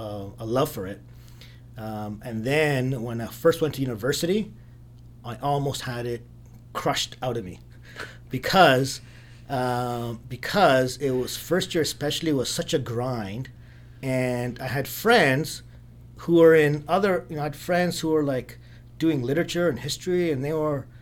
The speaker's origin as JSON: {"language": "English", "town": "Toronto", "region": "Ontario", "country": "Canada", "tie": "born or raised there", "said": "I grew up in downtown Toronto. So I'm a first-generation immigrant. My parents immigrated a couple years before I was born."}